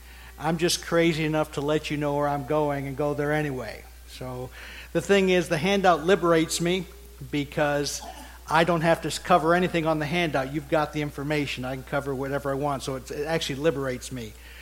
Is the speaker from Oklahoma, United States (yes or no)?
no; Pennsylvania, United States; I'm from Pennsylvania as well, so I remember the Sarford family for a long time ago.